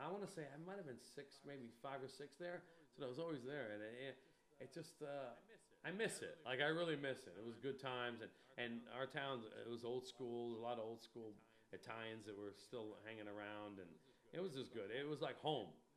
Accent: New Canaan, Connecticut, United States; Then we moved from 72 to 95, where I grew up on Forest Street. And it was an old New Canaan. It was a couple old school black families.

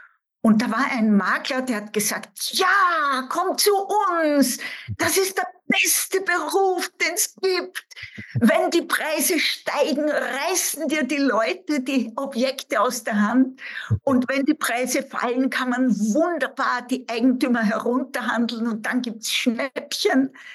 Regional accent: Vienna, Austria; also born or lived in Germany; ich komme aus Wien. Ich bin jetzt stolze 74 Jahre alt inzwischen.

